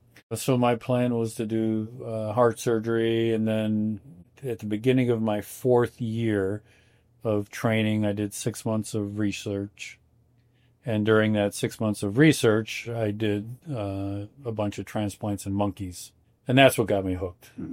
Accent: Buffalo, New York, United States; I grew up in Buffalo. My parents are still there.

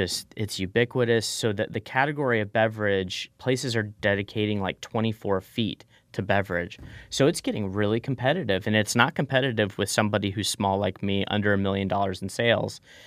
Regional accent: Texas, United States; And I grew up in South Texas, and they had mangoes and papayas and fig trees, all kinds of stuff.

